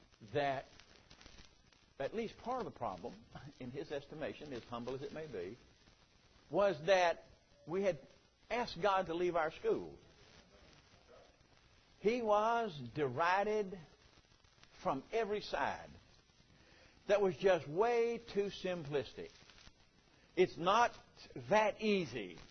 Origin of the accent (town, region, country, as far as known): United States; born or raised there